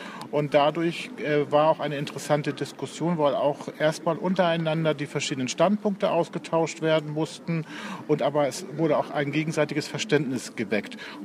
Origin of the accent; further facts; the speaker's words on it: Pinneberg, Schleswig-Holstein, Germany; ich komme aus Pinneberg